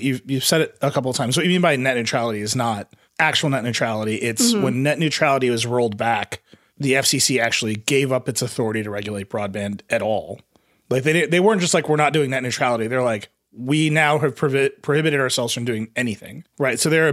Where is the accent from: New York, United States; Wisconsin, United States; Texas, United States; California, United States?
Wisconsin, United States; we've got a cool plan to pay AT&T to wire every house in Wisconsin, which I can say because I'm from Wisconsin.